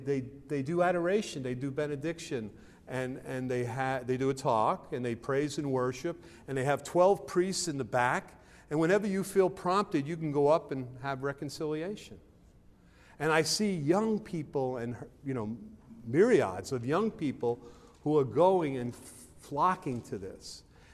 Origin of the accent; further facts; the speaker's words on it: West Virginia, United States; also born or lived in Pittsburgh; I'm from West Virginia, but I spend half my life in Pittsburgh with the Ark and the Dove.